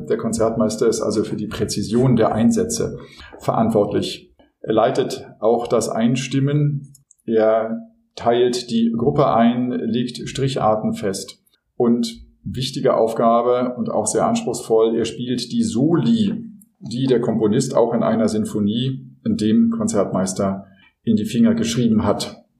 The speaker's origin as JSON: {"language": "German", "region": "Berlin", "country": "Germany", "tie": "born or raised there", "said": "in Berlin-West, wo ich aufgewachsen bin."}